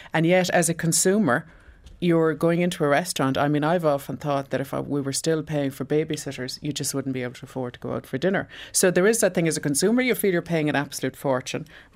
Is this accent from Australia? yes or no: no; Bantry, Munster, Ireland; Even I'm from West Cork, from Bantry